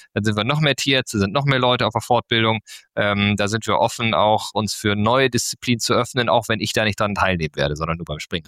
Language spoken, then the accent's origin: German; Verden an der Aller, Lower Saxony, Germany; als ich noch kleiner Schüler war, war mal in meiner Heimatstadt in Verden an der Aller